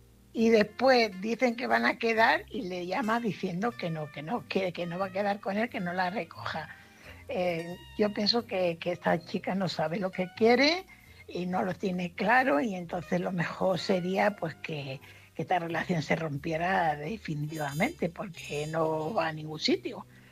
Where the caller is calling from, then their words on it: Fuenlabrada, Community of Madrid, Spain; corresponsal de Fuenlabrada.